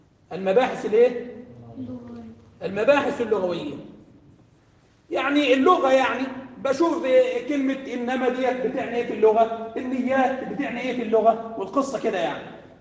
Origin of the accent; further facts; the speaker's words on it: Upper Egypt, Egypt; شوف الصعيد النهارده الناس عندنا في الصعيد كانوا لما يستحلف واحد يقول له قولوا